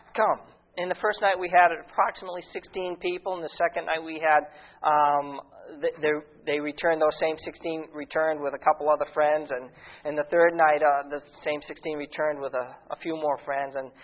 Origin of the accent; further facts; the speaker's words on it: Hudson, United States; Now, I grew up here in the States. I grew up right over here in Hudson.